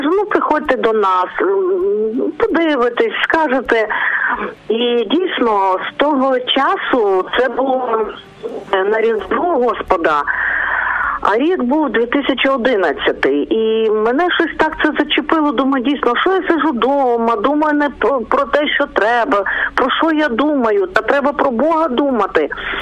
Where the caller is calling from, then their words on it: Lviv Oblast, Ukraine; Я з Львівської області